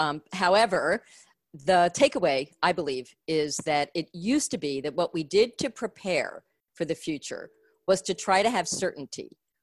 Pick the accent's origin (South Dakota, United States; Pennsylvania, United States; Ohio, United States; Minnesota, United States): Pennsylvania, United States; Philadelphia; born there; You know, I was born in Philadelphia.